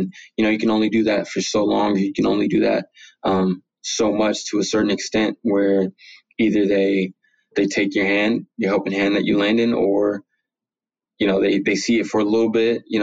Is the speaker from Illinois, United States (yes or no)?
no; San Bernardino, California, United States; So I grew up in San Bernardino. I was born and raised San Bernardino, California.